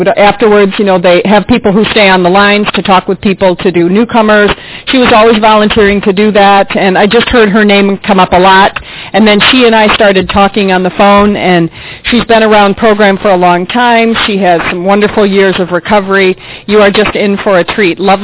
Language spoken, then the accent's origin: English; Michigan, United States; She's from Michigan. That's my home state.